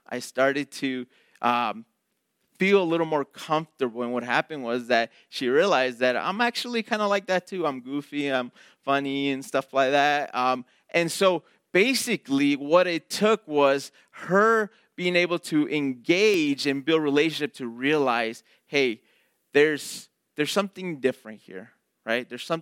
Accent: Chicago, Illinois, United States; if you guys don't know me and my wife, we're from Chicago, and so we come from a different culture, different place.

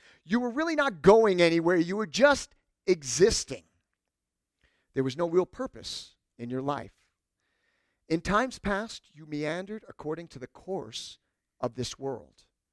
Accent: New York, United States; Now, I was born and raised in New York.

